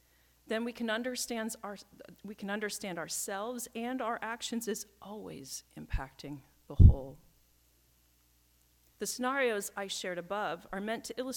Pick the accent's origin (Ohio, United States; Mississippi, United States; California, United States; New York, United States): Ohio, United States; The dawn chorus of birdsong that once greeted my ears each morning as a child growing up in Ohio filled me with life and energy for a new day.